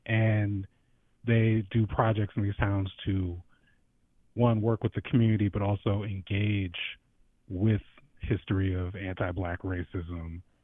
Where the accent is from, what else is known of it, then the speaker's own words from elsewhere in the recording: Lake Oswego, Oregon, United States; But for me personally, like I grew up in Lake Oswego, which was considered more of a de facto sundown town.